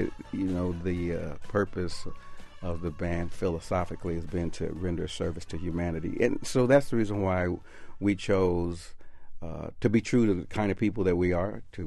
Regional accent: Denver, Colorado, United States; The latest one was in my hometown, Denver, Colorado, at the World Series.

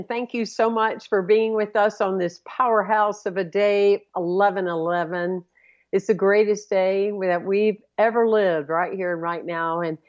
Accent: Southern United States, United States; when I see and hear how much you appreciate the life as a Southerner, it's like there's something within us as Southern people that are dedicated to our roots.

